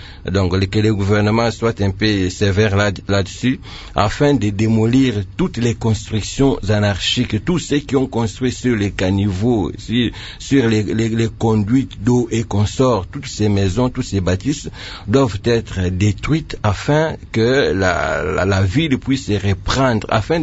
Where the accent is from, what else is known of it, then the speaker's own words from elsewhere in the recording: DR Congo; Cela relève de notre comportement, de notre agir en tant que Congolais. Nous avons construit anarchiquement dans tous nos quartiers.